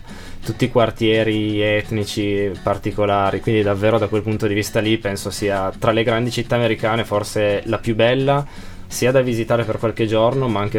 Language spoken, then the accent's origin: Italian; Asti, Piedmont, Italy; perché io sono di Asti